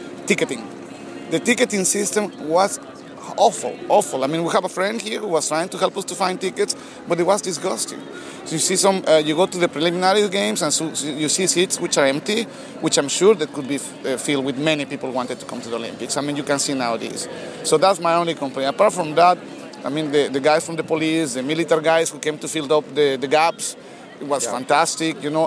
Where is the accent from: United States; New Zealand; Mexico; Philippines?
Mexico; Veracruz; Okay, so we come from Mexico, obviously, from Veracruz, which is in the Gulf of Mexico.